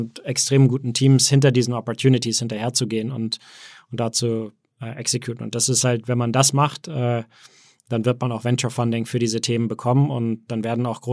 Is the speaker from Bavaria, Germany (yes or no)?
no; Hamburg, Germany; born there; also born or lived in Berlin / United States; Ja, geboren in Hamburg, aber auch viel auch in Berlin und viel auch in den USA.